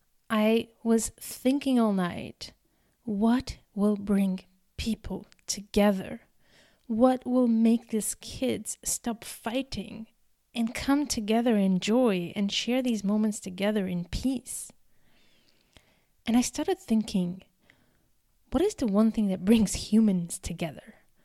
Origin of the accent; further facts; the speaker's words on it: Algeria; also born or lived in Serbia; I came from Algeria, a country that was going through severe crisis with the terrorism, I was told that I came from a country of barbarians. This was a time when I had just moved from Serbia. I lived in what used to be Yugoslavia